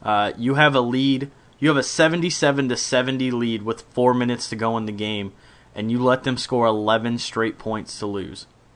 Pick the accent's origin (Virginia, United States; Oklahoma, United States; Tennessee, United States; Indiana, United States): Indiana, United States; Indianapolis; Growing up in Indy, this is who we've been rooting for since day one.